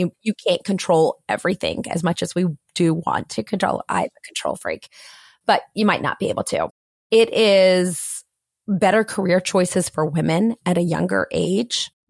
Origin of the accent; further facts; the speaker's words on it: Harrisonburg, Virginia, United States; also born or lived in Long Island; No. I was born in Long Island, but then I grew up in a small town in Virginia, in Harrisonburg, Virginia.